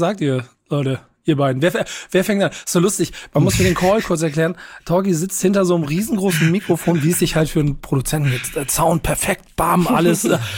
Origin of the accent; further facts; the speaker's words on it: Hamburg, Germany; bin Hamburger